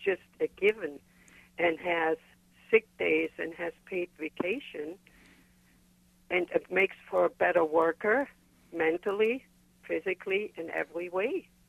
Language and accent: English; Germany; English is a second language; moved away; No, sir, I have not, but I come from Germany. I lived in Germany for years. I grew up there.